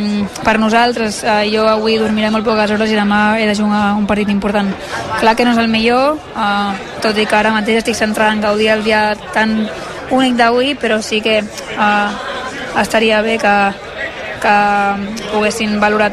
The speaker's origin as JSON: {"language": "Catalan", "town": "Ribes", "region": "Catalonia", "country": "Spain", "said": "Ribes és El meu poble ho ha estat sempre i ho serà sempre. De fet, segueixo vivint allà perquè com a casa enlloc, no, diuen."}